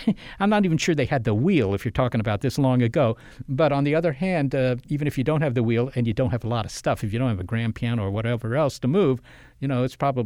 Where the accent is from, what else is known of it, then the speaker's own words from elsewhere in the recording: Washington, District of Columbia, United States; You know, I grew up in the Washington, D.C. area, and, you know, that was all pretty much a swamp before they started developing it at the end of the 18th century.